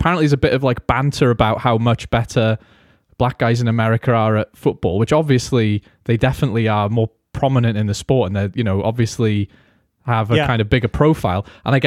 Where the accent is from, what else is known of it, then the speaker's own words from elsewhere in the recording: United Kingdom; maybe it's just because I'm like British and I'm like, oh no, don't say rude, weird things.